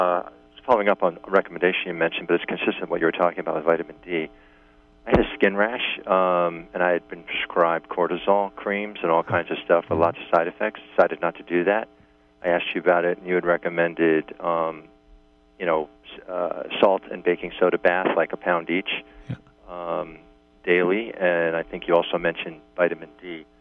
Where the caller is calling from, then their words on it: New York, United States; I'm from New York.